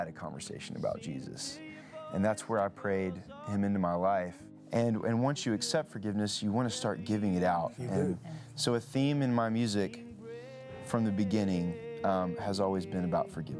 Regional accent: Nashville, Tennessee, United States; I grew up in Nashville. My mom is a hairdresser. My dad is a retired police officer. So it's not like I come from a music family, but I just happened to be born in Music City.

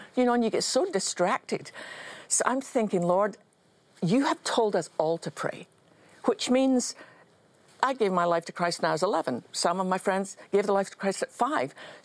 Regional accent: Scotland, United Kingdom; When I was growing up in Scotland

